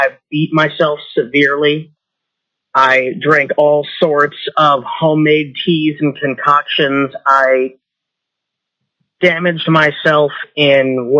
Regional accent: Kenai, Alaska, United States; I am from Kenai.

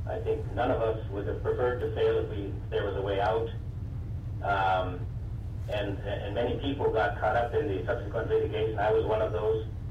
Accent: Alaska, United States; You know, we've experienced it firsthand in my hometown over the years since I was a boy.

